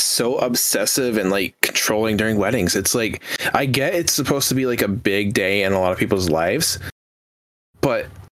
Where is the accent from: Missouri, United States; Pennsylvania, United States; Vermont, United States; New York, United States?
Vermont, United States; I'm like, dude, I'm from Vermont. No one does the T's. It's just Vermont.